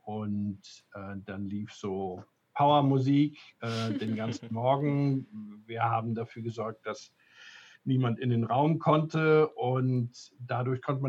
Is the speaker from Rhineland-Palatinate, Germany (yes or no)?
yes; Wissen, Rhineland-Palatinate, Germany; Ich komme aus einem beschaulichen kleinen Ort namens Wissen an der Sieg.